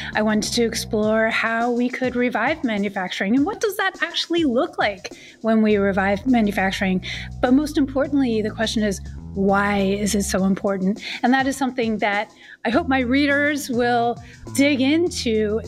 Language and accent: English; Boston, Massachusetts, United States; It's kind of funny to think that MIT, I'm from Boston